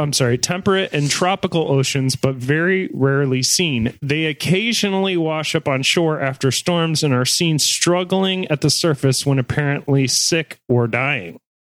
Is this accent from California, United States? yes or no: no; Michigan, United States; Like growing up in Michigan and going to like freshwater lakes pretty much my whole life